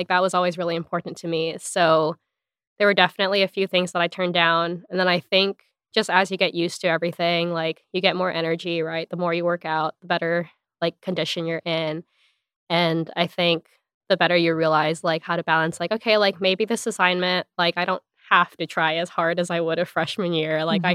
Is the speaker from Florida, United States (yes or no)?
no; Hawaii, United States; moved away as an adult; I mean, I'm from Hawaii originally, so it was kind of like far enough away, but also the closest I could get while still leaving the island.